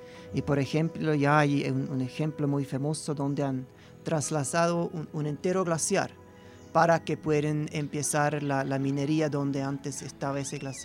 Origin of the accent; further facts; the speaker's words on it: Switzerland; yo, como soy de Suiza, siempre he tenido un interés en nieve y en glaciares